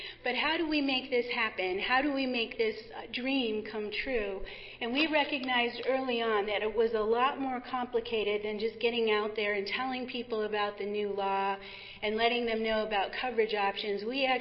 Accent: Laguna, New Mexico, United States; I'm from the Pueblo of Laguna

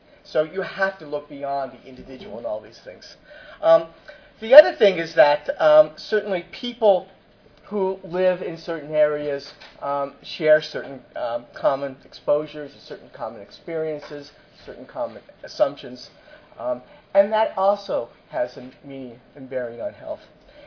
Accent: California, United States; so where I live in Massachusetts or where I grew up in California

